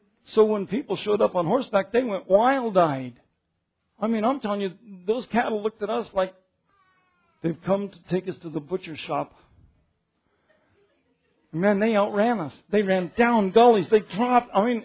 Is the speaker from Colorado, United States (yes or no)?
yes; Denver, Colorado, United States; And I grew up in Denver, so I'm thinking, well, there's a cow here at the gate mooing.